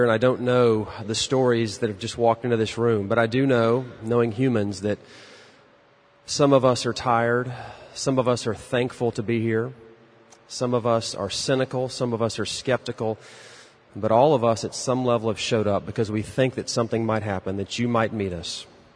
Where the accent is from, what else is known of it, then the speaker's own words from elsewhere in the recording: Dallas, Texas, United States; she now lives in Dallas, where I'm from. That's where my accent comes from.